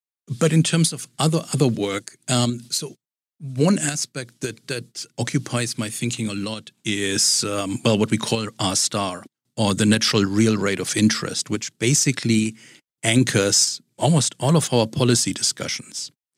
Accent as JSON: {"language": "English", "country": "Germany", "tie": "born or raised there", "lives_now": "United States", "said": "my background is in Germany and growing up in Germany"}